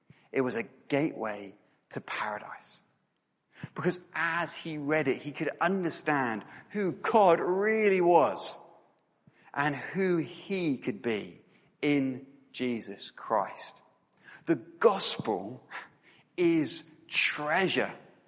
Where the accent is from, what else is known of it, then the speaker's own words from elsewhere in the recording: Royal Tunbridge Wells, South East England, United Kingdom; I was born and raised in Royal Tunbridge Wells to a Christian family.